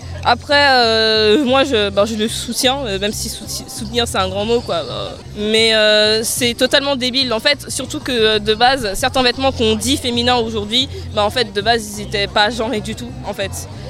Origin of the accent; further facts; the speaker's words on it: Moulins, Auvergne-Rhône-Alpes, France; Oui, oui, on est de Moulins, oui.